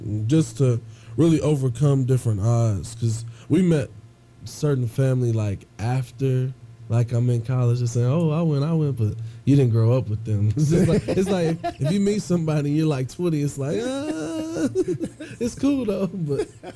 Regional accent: Baltimore, Maryland, United States; So me as a man, grew up back and forth from Hallville, Medford, Mount, and 29th in Baltimore.

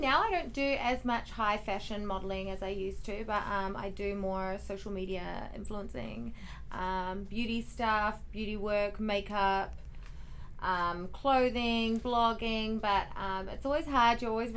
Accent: Australia; moved away as an adult; also born or lived in New Zealand; now in United States; Well, actually New Zealand. I was born in New Zealand, brought up in Australia.

